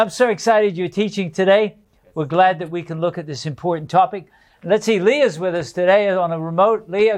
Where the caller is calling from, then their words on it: South Africa; I'm from South Africa, and I watch it on my free-to-air decoder.